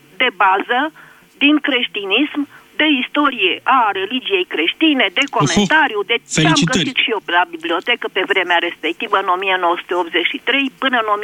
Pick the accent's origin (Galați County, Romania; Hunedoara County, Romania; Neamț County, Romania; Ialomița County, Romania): Neamț County, Romania; Piatra Neamț; din Piatra Neamț.